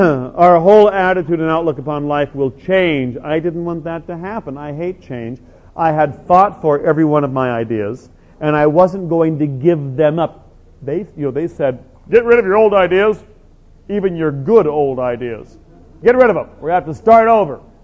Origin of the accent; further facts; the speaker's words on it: Ireland; It's part of being Irish, maybe, I don't know.